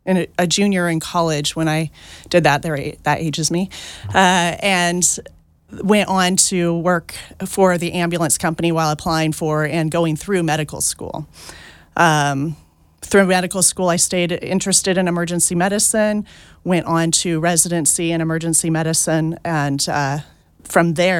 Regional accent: Sutter, California, United States; as a volunteer firefighter in my hometown of Sutter, California.

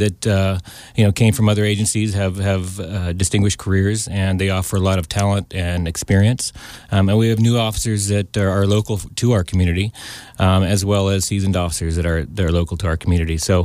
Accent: Columbia, California, United States; I'm a native of Tuolumne County. I grew up in Columbia, attended Sonora High School, and worked locally until I joined the military, U.S. Army.

